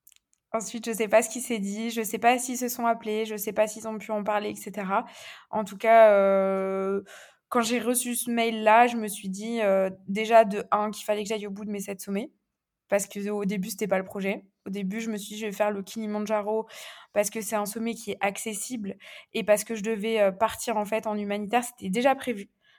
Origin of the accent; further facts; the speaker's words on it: Strasbourg, Grand Est, France; also born or lived in Bordeaux / Paris / Brussels; j'ai 24 ans, je suis originaire de Strasbourg. Très brièvement, j'ai fait mes études entre Bordeaux, Paris et Bruxelles. Et depuis septembre dernier, je suis rentrée dans ma ville natale à Strasbourg